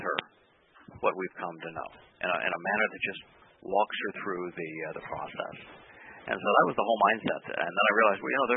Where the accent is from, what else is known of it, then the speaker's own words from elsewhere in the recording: Missouri, United States; I'm from Missouri, the show me state, and you've got to prove it.